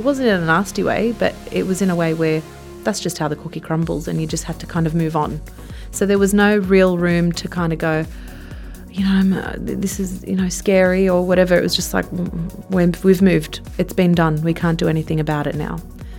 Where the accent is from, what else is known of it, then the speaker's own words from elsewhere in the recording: Sydney, New South Wales, Australia; born there; also born or lived in Tasmania / Bondi / Gosford; I was born in Sydney, but then we moved for a portion of time, we lived in Tassie. Then we moved from Tasmania, we went to Bondi. And then after Bondi, we were in Gosford.